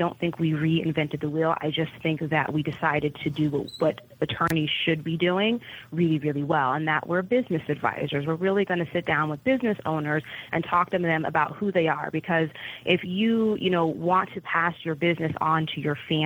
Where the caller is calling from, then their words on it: Chicago, Illinois, United States; I am calling from Chicago, Illinois.